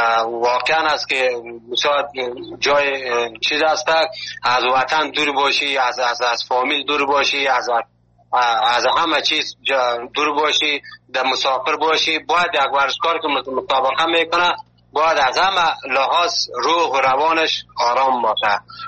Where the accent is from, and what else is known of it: Afghanistan; now in Turkey